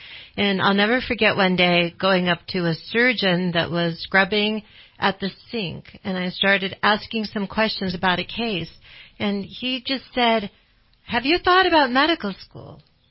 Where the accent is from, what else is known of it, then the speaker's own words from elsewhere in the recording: Portland, Oregon, United States; Well, I grew up in Portland, Oregon, which is a great place to grow up, just like Reading.